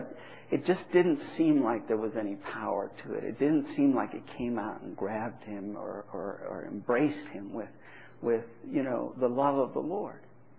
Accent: India; now in United States; My parents were missionaries, and I grew up in India

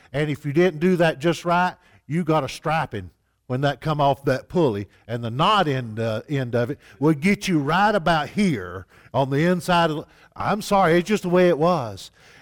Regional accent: Appalachia, United States; For me, I grew up as a Appalachian Mountain kid, poor as dirt.

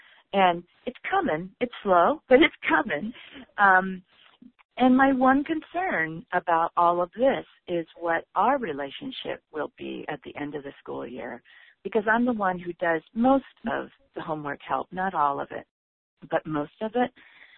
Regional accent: Seattle, Washington, United States; from Seattle, and I did this class last year also.

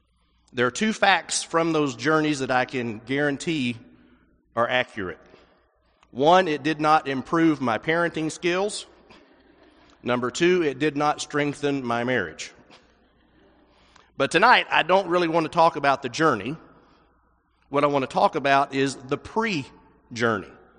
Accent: Nashville, Tennessee, United States; also born or lived in Colorado; where my family is all in the Middle Tennessee area, I was born and raised in Nashville

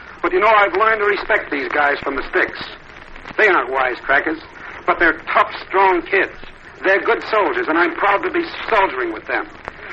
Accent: New York City, New York, United States; I was born and raised in New York. I used to think America was a suburb of New York. I had the New Yorkers' contempt for people who lived beyond the Hudson.

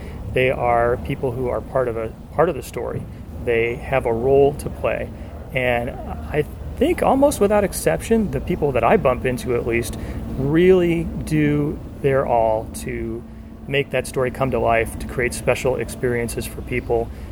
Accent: Sandusky, Ohio, United States; Little known fact, I grew up in Sandusky, Ohio, up on Lake Erie

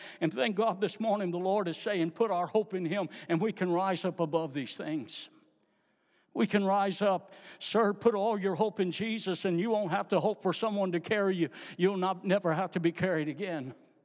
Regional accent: Louisiana, United States; This morning, as I come from Louisiana, I come to visit my family

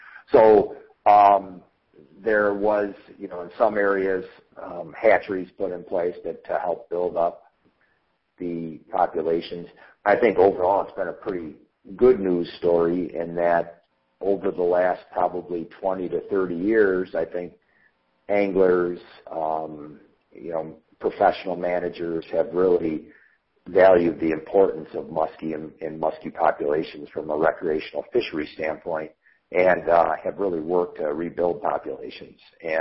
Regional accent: Grand Island, New York, United States; my uncle was a member of a fishing club where I grew up on Grand Island, New York, right in the upper Niagara River

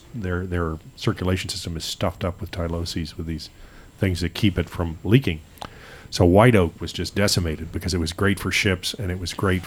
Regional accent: California, United States; So, you know, I come from California where they were all evergreen, so I like myrcinifolia.

